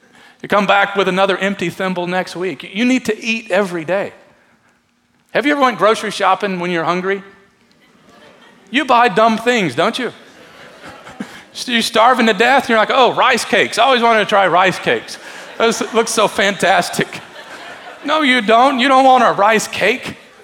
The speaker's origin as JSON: {"language": "English", "region": "Kentucky", "country": "United States", "said": "And I only say that because I'm from Kentucky."}